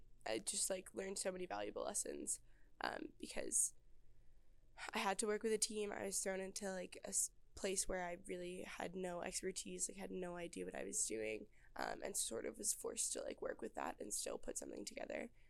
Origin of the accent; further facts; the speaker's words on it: East Coast, United States; So even where I'm from, like I'm from the East Coast, New York, New Jersey area, that would be awesome to see that.